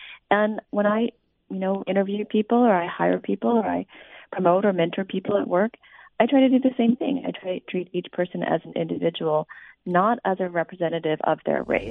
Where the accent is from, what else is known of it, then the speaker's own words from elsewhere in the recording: United States; born in this country, but I'm always asked, where am I really from? I'm really from America. I've been told to go back to where I came from, and I was born in America.